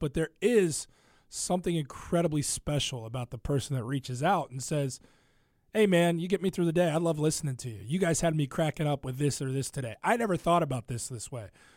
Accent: Ohio, United States; now in Chicago, United States; I grew up in Ohio, and Cincinnati's their sports talk radio, but it's not the beast that it is in Chicago. And so the appreciation for it was something I had to develop when I moved here some 15 years ago.

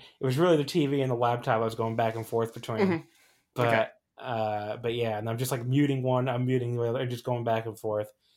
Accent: New Jersey, United States; I grew up mostly, you know, in the metro area. I mean, I grew up a lot in New Jersey, and New Jersey doesn't have a baseball team.

